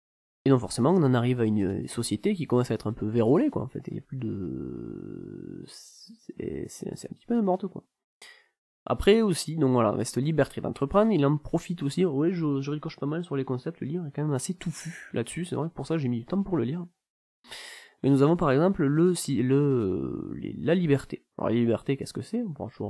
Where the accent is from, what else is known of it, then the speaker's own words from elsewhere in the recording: France; chez nous, en France